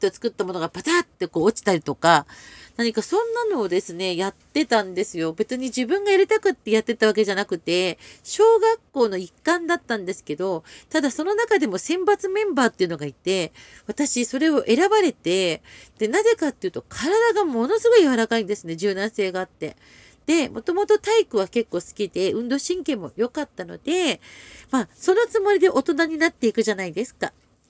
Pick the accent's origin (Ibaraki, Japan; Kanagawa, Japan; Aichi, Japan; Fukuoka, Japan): Kanagawa, Japan; Yokohama; 小学生の時に私横浜市なんですけれども